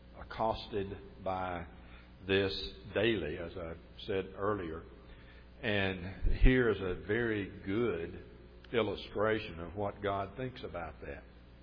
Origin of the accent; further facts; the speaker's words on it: Alabama, United States; Most of you know I was raised in Winston County, just in the edge of Bankhead Forest